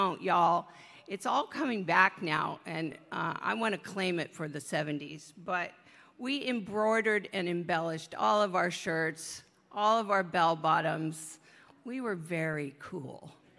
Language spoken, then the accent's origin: English; California, United States; also born or lived in Berkeley; My family and I moved from where I was raised in the San Joaquin Valley to Berkeley, California when I was in the sixth grade.